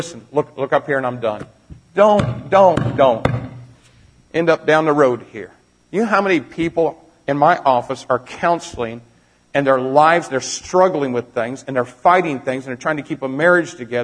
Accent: Greencastle, Indiana, United States; born there; and I was born in Greencastle, Indiana.

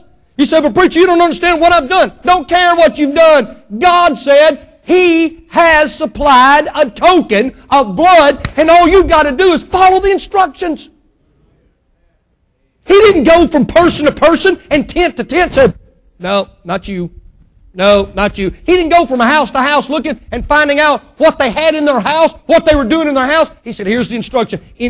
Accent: Jackson, Mississippi, United States; I go to Jackson, Mississippi, my hometown.

